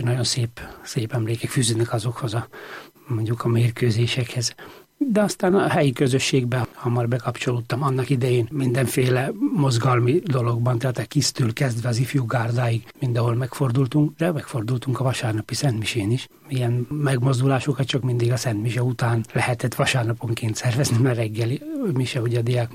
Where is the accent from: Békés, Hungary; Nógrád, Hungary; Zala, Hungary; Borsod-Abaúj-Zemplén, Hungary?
Nógrád, Hungary; Rimóc; also born or lived in Balassagyarmat; én Balassagyarmaton születtem, de mindig is Rimócon éltem. Ott jártam általános iskolába, Budapesten jártam középiskolába, és hát nem volt kérdés, egy évig dolgoztam itt Budapesten, de haza vágytam